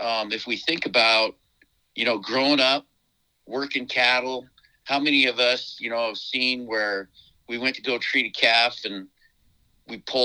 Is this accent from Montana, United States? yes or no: yes; Montana, United States; I mean, I grew up in Montana, and a lot of the rural places where cattle are raised, the veterinarians are far, few and far in between.